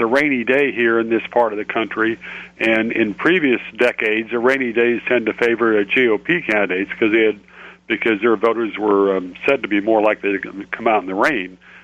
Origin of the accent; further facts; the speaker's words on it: Virginia, United States; At the time I was raised in Virginia, it was a southern state.